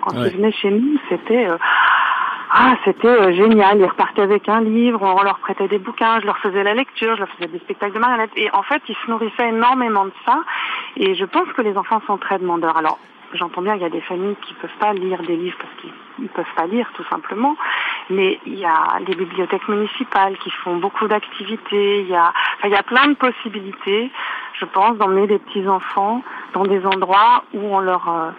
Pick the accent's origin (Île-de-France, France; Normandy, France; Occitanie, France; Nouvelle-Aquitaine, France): Île-de-France, France; Bondy; Donc nous, on est de Bondy. Nos enfants étaient dans une école maternelle à Bondy.